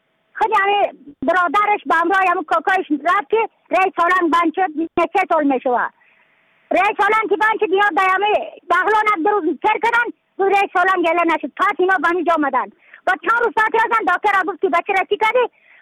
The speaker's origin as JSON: {"language": "Persian", "region": "Badakhshan", "country": "Afghanistan", "said": "از بدخشان هستم، مرکز بدخشان، سوالی اکلی پایان، قیره وینگ،"}